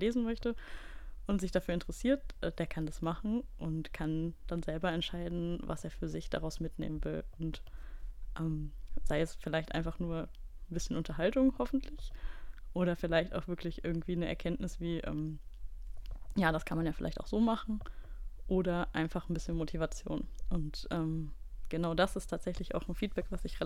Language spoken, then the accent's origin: German; Düsseldorf, North Rhine-Westphalia, Germany; Ich komme aus Düsseldorf.